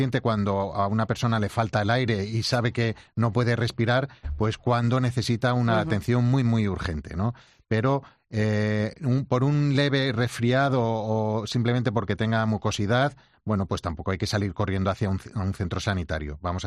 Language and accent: Spanish; Extremadura, Spain; somos gente muy abierta. Mi tierra, en Extremadura, es muy afectuoso esto de darse abrazos.